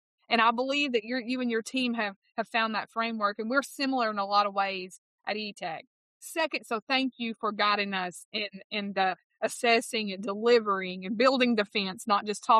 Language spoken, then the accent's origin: English; Texas, United States; Well, look, I am Texas born and raised. You can probably tell you thought I was from New York with this accent, but you were wrong.